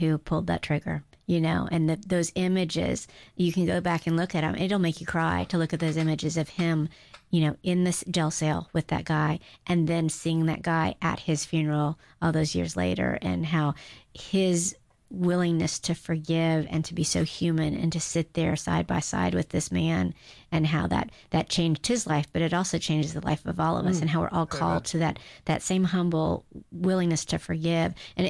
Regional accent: Guam; I grew up on Guam, as most of our regular listeners would know.

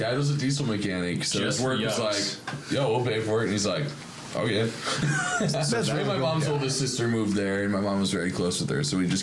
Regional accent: Anchorage, Alaska, United States; Second fun fact, I grew up in Anchorage, Alaska.

